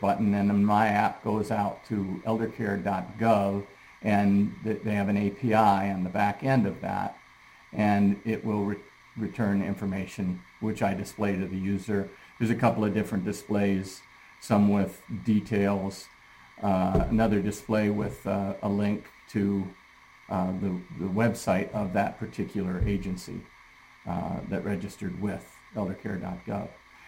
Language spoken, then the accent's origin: English; Clearwater, Minnesota, United States; I'm from Clearwater, Minnesota.